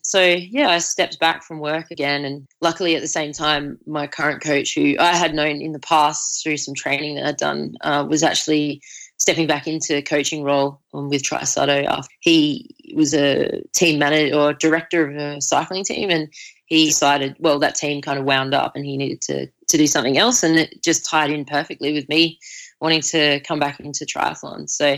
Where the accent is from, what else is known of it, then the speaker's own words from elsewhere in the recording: Adelaide, South Australia, Australia; I remember watching a race live down at a beach near my house in my hometown of Adelaide